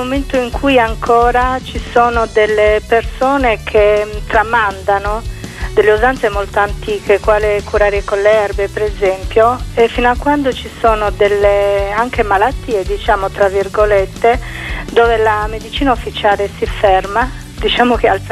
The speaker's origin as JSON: {"language": "Italian", "region": "Sardinia", "country": "Italy", "said": "Io vengo dall'Ogliastra"}